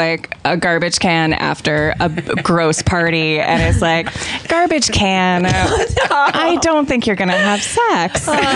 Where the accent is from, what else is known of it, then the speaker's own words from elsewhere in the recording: San Diego, California, United States; Yeah, because we're from San Diego